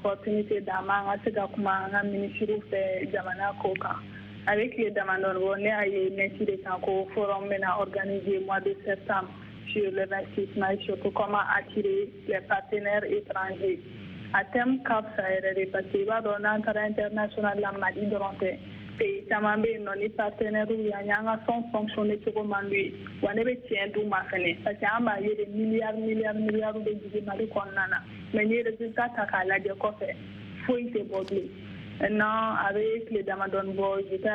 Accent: Mali; je suis malienne

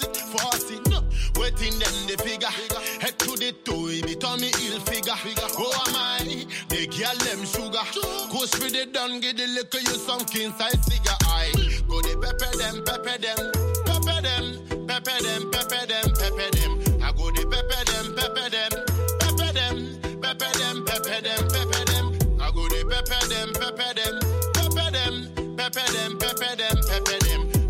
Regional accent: Ghana; From my home country, Ghana

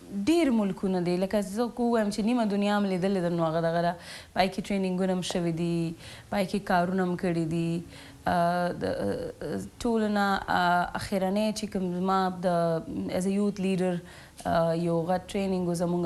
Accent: Peshawar, Khyber Pakhtunkhwa, Pakistan; زه پیدا شوې په پېښور کې یم

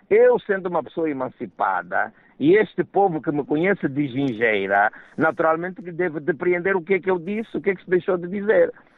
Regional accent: Quipiri, Bengo, Angola; Pois que ainda por cima eu sou do Bengo, ainda por cima eu sou do Bengo, sou do Kipiri.

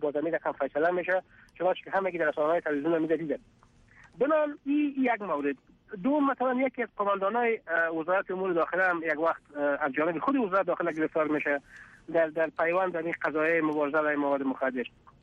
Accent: Afghanistan; ما هم افغان هستیم

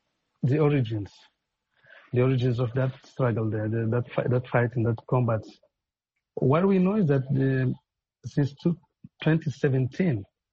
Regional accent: Mozambique; I'm a journalist from Mozambique.

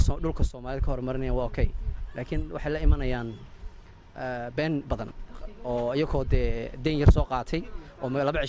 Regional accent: Djibouti; now in London, United Kingdom; Anu imika 18 sano waxaan joogaa London, Jabuuti aan ku koray, ku dhashay magaaladii aan ku dhashay

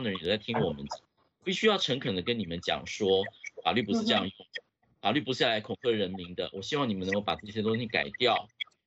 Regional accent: Hong Kong

